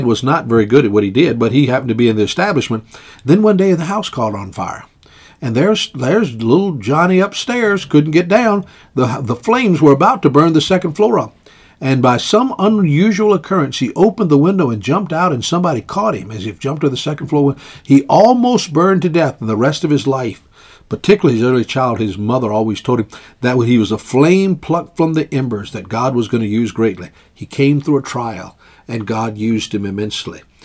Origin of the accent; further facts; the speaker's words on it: Virginia, United States; You know, I'm from the South, and I came from Virginia. And I can guarantee you, when I was being raised as a boy, and that was a long time after the Civil War